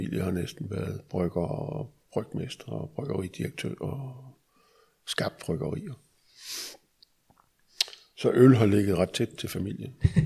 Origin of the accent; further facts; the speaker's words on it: Frederiksberg, Capital Region of Denmark, Denmark; born there; Og jeg blev født i 43 på Frederiksberg.